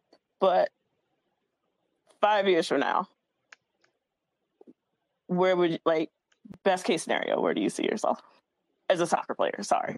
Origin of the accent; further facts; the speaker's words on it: Virginia, United States; I'm from Virginia, so blue crab. I'm from blue crab country